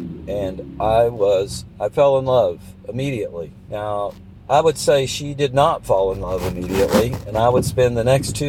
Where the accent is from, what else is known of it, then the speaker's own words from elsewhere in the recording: Kentucky, United States; Myself, I grew up in Macquarie County. Happens to be the youngest county in the state.